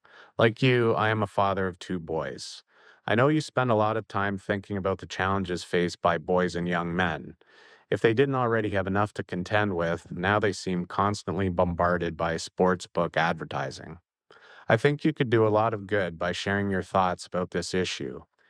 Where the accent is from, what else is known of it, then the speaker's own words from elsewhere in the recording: Oakville, Ontario, Canada; I'm from Oakville, a suburb of Toronto.